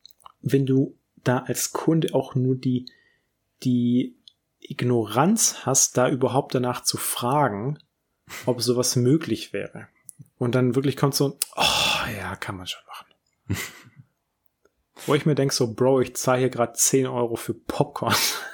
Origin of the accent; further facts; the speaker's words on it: Aalen, Baden-Württemberg, Germany; Also da, wo ich herkomme, ne, aus Aalen